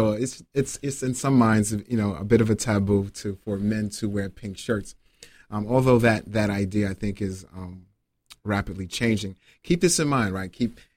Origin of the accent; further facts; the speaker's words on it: Harlem, New York, United States; also born or lived in North New Jersey; So I'm originally from Harlem. You should know that. Also raised in North New Jersey, too.